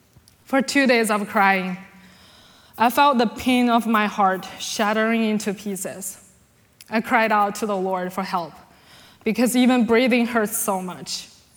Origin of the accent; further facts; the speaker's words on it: China; I grew up in China in an atheist family, being taught there's no God and only superstitious or educated people have a faith in God.